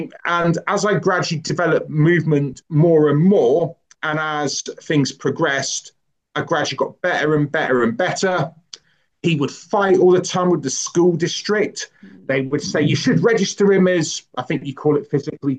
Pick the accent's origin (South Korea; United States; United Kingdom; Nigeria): United Kingdom; I'm 42 years of age, 43 in August. I'm from the United Kingdom.